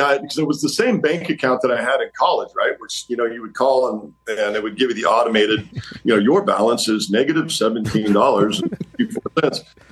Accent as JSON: {"language": "English", "town": "Walla Walla", "region": "Washington", "country": "United States", "tie": "born or raised there", "said": "I grew up in Walla Walla. And I got to go play in the NFL for a bunch of years. And after I was done, doubled back and came back to my hometown."}